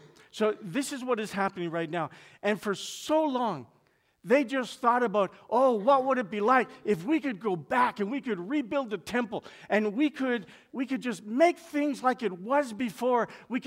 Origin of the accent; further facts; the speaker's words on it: Toronto, Ontario, Canada; born there; I was born in Toronto, and I hope you won't hold that against me. My father was born in Toronto. My grandfather was born in Toronto.